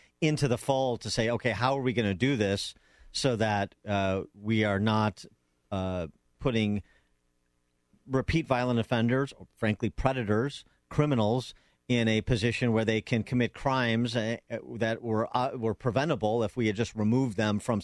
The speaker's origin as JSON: {"language": "English", "town": "Wheaton", "region": "Illinois", "country": "United States", "tie": "born or raised there", "said": "when I was growing up in Wheaton, I used to be threatened that I would be sent to St. Charles if I didn't straighten up my act and fly right."}